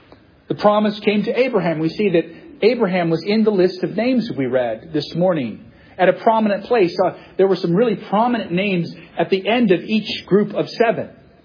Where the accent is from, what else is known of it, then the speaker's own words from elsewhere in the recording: California, United States; moved away as an adult; now in Virginia, United States; I moved to Washington, D.C. about 20 years ago, and I'm not from D.C. I'm from the West Coast. I grew up in California.